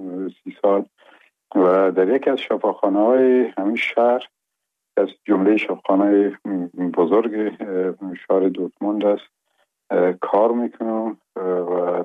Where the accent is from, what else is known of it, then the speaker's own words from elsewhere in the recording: Afghanistan; first language Pashto; Persian is a second language; زبان مادری ما پشتو بود و در او جایی که ما کلان شدیم به اصطلاح ما دو زبانه کلان شدیم، چون منطقه‌ای که هست هم هموطنای دری زبان ما بود و هم پشتو زبان